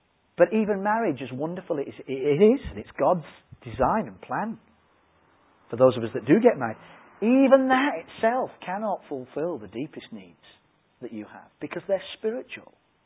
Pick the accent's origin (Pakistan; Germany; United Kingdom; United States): United Kingdom; Yorkshire and the Humber; That was because I'm a Yorkshireman, it was cheaper.